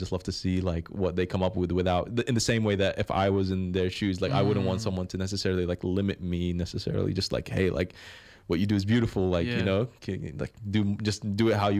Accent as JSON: {"language": "English", "country": "New Zealand", "said": "my high school experience as a Kiwi Iraqi kid"}